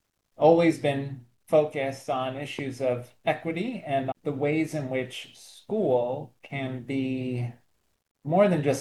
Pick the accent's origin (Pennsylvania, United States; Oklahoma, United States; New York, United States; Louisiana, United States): New York, United States; New York City; I describe in the book growing up in Brooklyn in New York City.